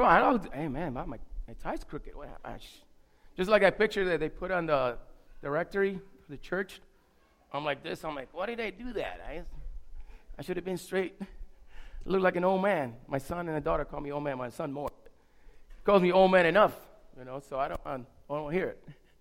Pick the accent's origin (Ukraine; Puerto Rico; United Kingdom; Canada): Puerto Rico; born there; I was born in Puerto Rico, and she had some land.